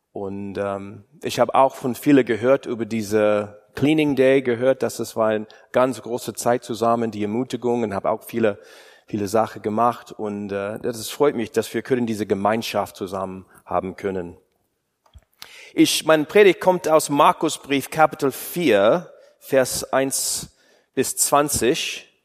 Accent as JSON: {"language": "German", "region": "Wyoming", "country": "United States", "second_language": "German", "moved": "as an adult", "lives_now": "Cologne, Germany", "said": "Ursprünglich komme ich aus Wyoming. Vielleicht habt ihr schon meine komische Akzent gehört. Und so für die letzten 10 Jahre sind wir auch hier in Köln"}